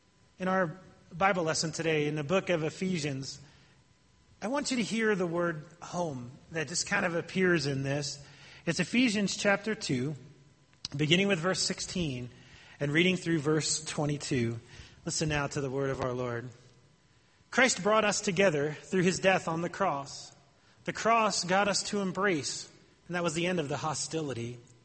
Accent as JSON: {"language": "English", "region": "New Jersey", "country": "United States", "tie": "born or raised there", "said": "if I were in my hometown in New Jersey, and they saw those two things on the slide growing up in my hometown"}